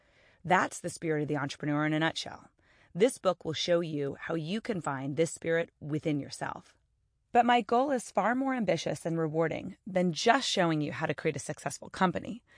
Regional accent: United States; born there; I was born in the United States, where education is widely available to both genders.

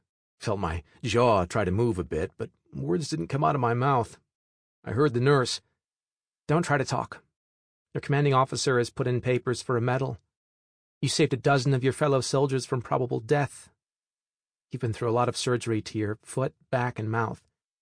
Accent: Water Hill, Tennessee, United States; I was born and raised in the Nashville, Tennessee area, and lived in several small towns before my dad and mom settled down outside of Water Hill, Tennessee. I lived there until I joined the Army.

